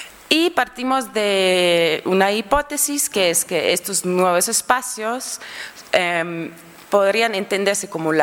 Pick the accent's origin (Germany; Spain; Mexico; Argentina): Germany; now in Quito, Ecuador; Yo soy de Alemania, entonces es como en el contexto europeo hay muchas ocupas, ¿no?